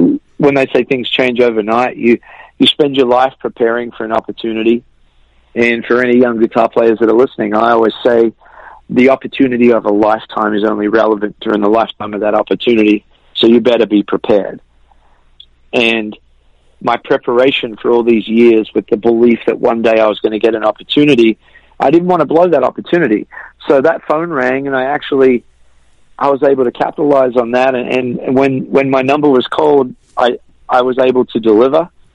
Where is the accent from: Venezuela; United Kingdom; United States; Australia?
Australia; I grew up in Australia